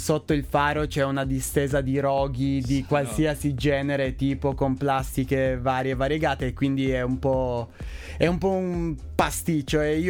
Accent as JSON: {"language": "Italian", "town": "Nichelino", "region": "Piedmont", "country": "Italy", "said": "Io sono di Torino, di Nichelino, che è qua vicino. Sono un classico torinese, quindi ho tutti i nonni che arrivano da altre parti d'Italia, però amo molto la mia città, amo Torino, amo i suoi dintorni"}